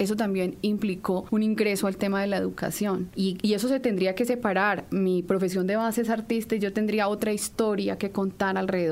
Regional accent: Pereira, Risaralda, Colombia; la fundación de mi ciudad de origen, que es Pereira

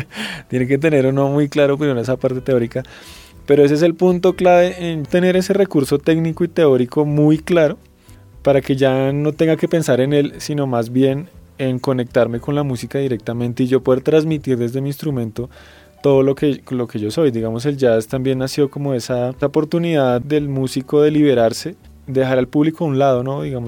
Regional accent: Colombia; para uno como colombiano

